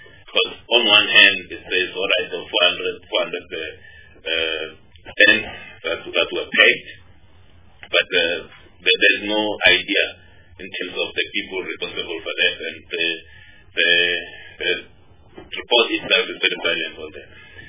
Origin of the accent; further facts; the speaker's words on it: Melbourne, Victoria, Australia; you know, I'm from Melbourne, so what it means or what it implies, I don't know, mashallah.